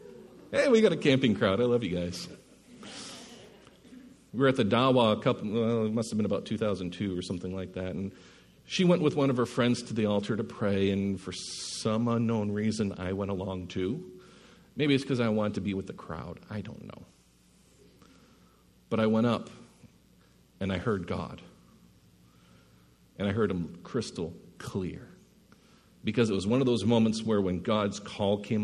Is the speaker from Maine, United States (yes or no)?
yes; Maine, United States; I was born in Maine. How many of you know where Maine is?